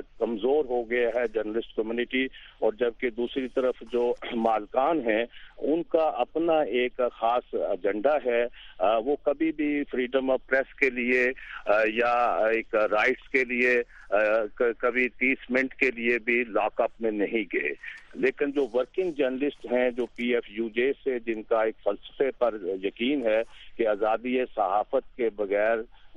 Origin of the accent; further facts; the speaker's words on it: Karachi, Sindh, Pakistan; میں کراچی کا رہنے والا ہوں